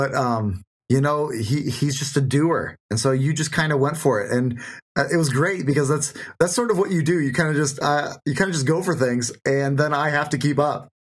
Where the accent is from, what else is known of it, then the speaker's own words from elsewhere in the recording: Iowa, United States; I've been an Iowan all my life. I am from Flyover World.